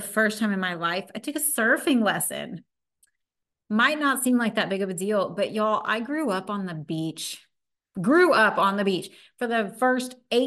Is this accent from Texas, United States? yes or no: yes; Texas, United States; which makes a little more sense since I grew up in Texas